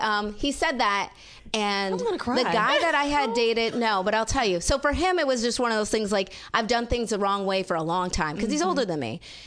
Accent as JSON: {"language": "English", "region": "Wisconsin", "country": "United States", "said": "And I'm from Wisconsin. I mean, we drink."}